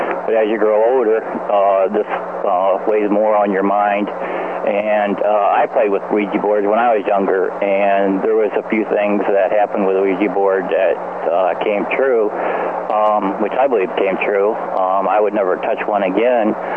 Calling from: Ohio, United States; from Ohio.

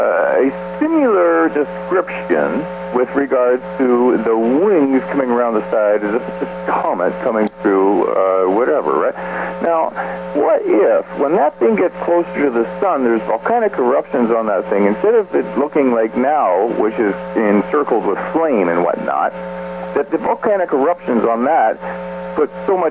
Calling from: Ontario, Canada; from Ontario, Canada, just south of Kev, that crazy guy.

